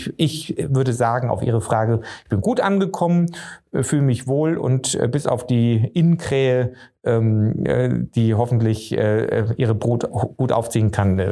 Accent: Bavaria, Germany; ich bin doch nur hier aus Oberfranken nach Niederbayern gekommen.

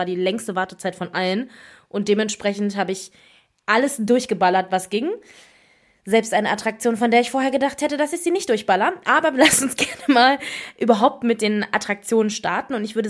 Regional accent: Harz, Germany; ich komme aus dem Harz und da gab es so einen Märchenwald

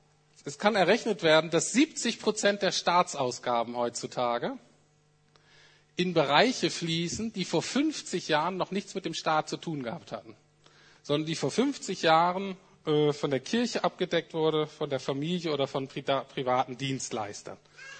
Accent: Germany; Aber ich bin so aufgewachsen, dass ich als Deutscher in ganz existenziellen Krisen und Nöten

